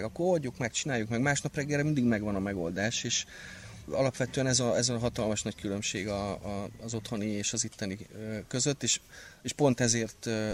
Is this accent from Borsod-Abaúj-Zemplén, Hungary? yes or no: no; Csongrád-Csanád, Hungary; Én csongrádi vagyok, tehát az Alföld kellős közepéről származom